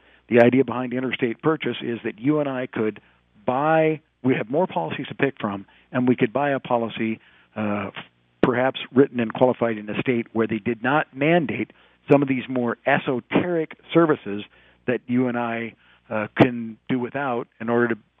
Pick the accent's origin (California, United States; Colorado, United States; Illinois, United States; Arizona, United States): Arizona, United States; for example, the state of Arizona, my home state